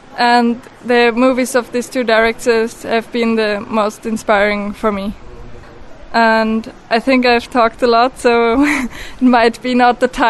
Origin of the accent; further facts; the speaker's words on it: Austria; English is a second language; I come from Austria and I'm 20 years old.